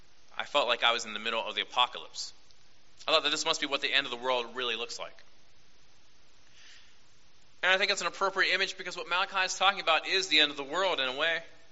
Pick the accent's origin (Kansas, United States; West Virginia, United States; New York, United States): West Virginia, United States; Wheeling; when I was growing up in the Ohio Valley, in Wheeling, West Virginia, there were a lot of refineries there as well.